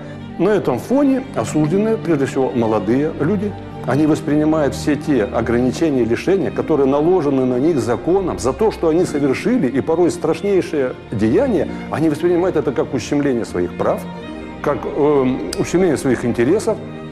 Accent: Irkutsk, Irkutsk Oblast, Russia; born there; Я родился в Иркутске. Это был 59-й год, обычный советский паренек.

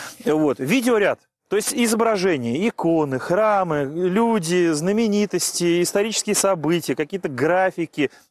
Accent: Russia; born there; Слава тебе, Господи, я родился в России, я русский, я православный.

